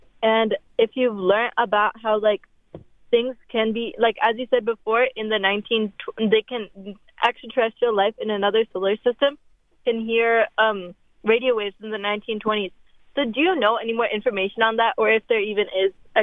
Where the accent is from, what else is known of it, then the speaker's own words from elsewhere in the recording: Fremont, California, United States; I'm a high schooler. I'm from Fremont, California.